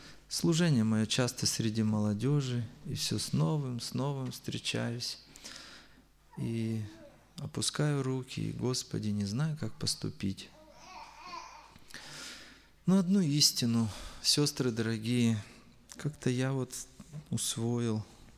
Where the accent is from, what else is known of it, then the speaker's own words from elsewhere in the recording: Chisinau, Chișinău, Moldova; Я с Молдавии, с Кишинева. У меня 7 деток. 1 сынишка и 6 дочерей.